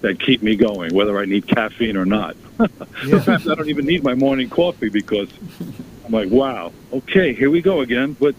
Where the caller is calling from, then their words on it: Long Island, New York, United States; from Long Island.